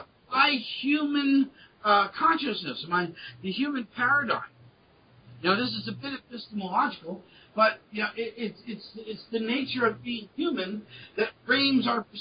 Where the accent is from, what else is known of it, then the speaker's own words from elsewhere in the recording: New Jersey, United States; I'm from New Jersey, okay?